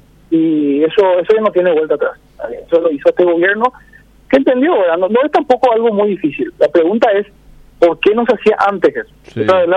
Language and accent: Spanish; Paraguay